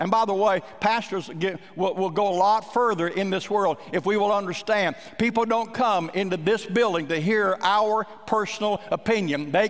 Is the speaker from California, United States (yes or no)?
no; Oklahoma, United States; I grew up in Oklahoma, and when I was just a boy, my summer job was to go out in the cotton fields and to chop the weeds out of the cotton.